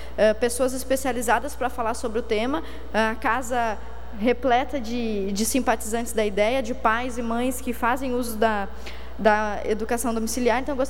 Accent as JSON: {"language": "Portuguese", "town": "Itajaí", "region": "Santa Catarina", "country": "Brazil", "tie": "born or raised there", "said": "Itajaí é minha cidade natal, nasci lá, cidade linda"}